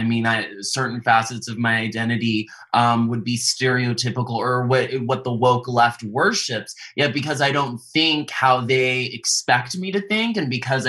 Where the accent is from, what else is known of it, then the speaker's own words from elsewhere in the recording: the South, United States; I grew up in the South, and I was judged based on my character.